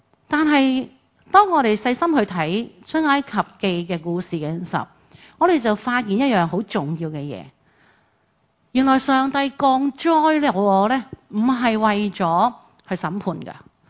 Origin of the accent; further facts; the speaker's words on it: China; 我们中国人就知道了，是不是我们吃团年饭啦